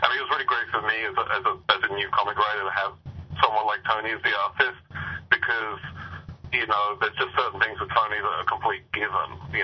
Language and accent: English; England, United Kingdom; Yeah. I'm not from Arkansas.